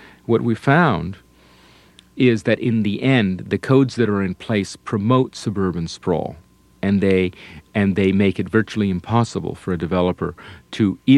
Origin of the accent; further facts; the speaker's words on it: Barcelona, Catalonia, Spain; English is a second language; I grew up in Barcelona in Spain, which is larger than a town, but it is a traditional city.